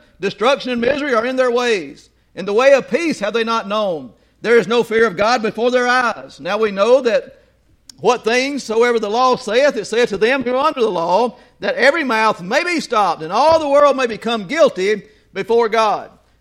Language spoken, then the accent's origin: English; the South, United States; And on top of that, we was born in the South and raised in the Bible Belt, and what a better place.